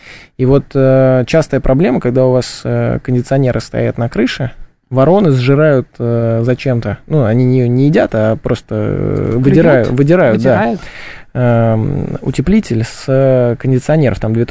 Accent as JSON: {"language": "Russian", "region": "Moscow", "country": "Russia", "tie": "born or raised there", "said": "я вырос в Замоскворечье, метро Домодедовская"}